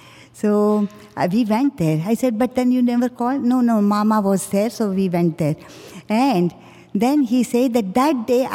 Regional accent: Canada; We are proud of our culture and we are proud of Canadian culture also because we have grown up there.

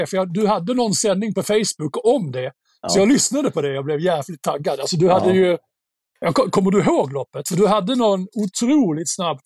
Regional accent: Båstad, Skåne, Sweden; på den här lilla gården nere utanför Båstad där jag växte upp i Skåne.

